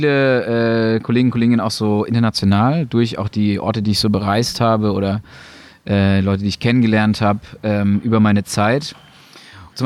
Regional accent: Mannheim, Baden-Württemberg, Germany; Also wie gesagt, groß geworden in Mannheim, einer Arbeiterstadt

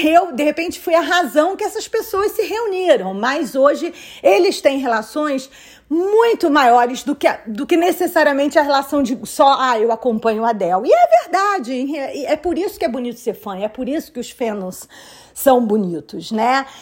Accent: Brazil; Eu falei, eu sou do Brasil. Ela começou a rir, meu Deus, outro brasileiro, porque tinham outros brasileiros no evento.

